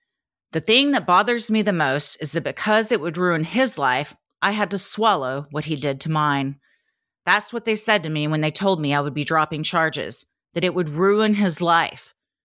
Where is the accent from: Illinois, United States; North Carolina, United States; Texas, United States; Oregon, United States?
North Carolina, United States; Lexington; When I was 18, I was working in a pizza shop in my hometown, Lexington, North Carolina. I haven't lived there since about the time this happened.